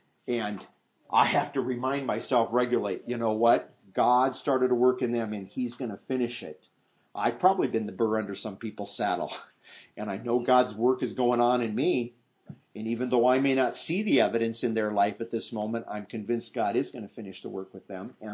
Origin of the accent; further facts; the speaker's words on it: Iowa, United States; It doesn't usually snow that much where I grew up in Iowa when it's 30 below.